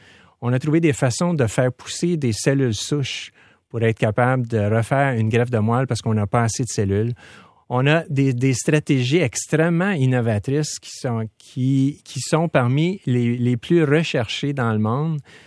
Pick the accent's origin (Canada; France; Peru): Canada; Quebec; on a une fierté en tant que Canadien, Français, Québécois, de dire, ben, écoutez, c'est Montréal, c'est le Québec.